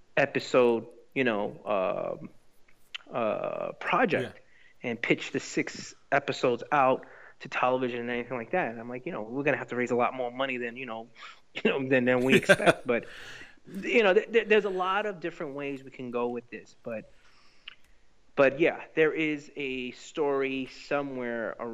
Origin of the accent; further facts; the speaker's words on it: New York City, New York, United States; You know, I've growing up in New York City, I've very, very, very, you know, interesting background.